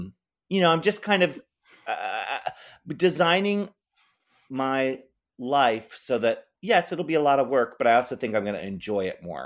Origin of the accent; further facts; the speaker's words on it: Maryland, United States; now in San Francisco, United States; I grew up in Maryland, so he won't fly out for my big, you know, drag shows at the Castro Theater